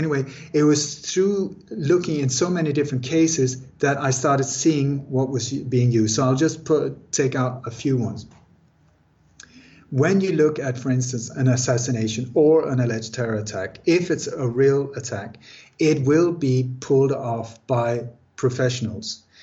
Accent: Sweden; also born or lived in Denmark; I was born in Denmark, grew up in Sweden. I thought that I lived in the perfect country.

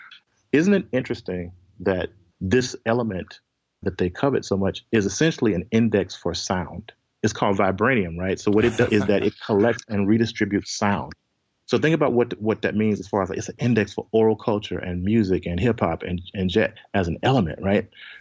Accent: Mississippi, United States; You know, I'm from Mississippi originally.

